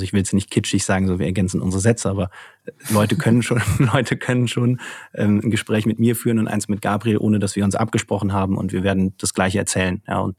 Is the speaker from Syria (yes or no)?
no; Cologne, North Rhine-Westphalia, Germany; Genau, also wir sind beide aus Köln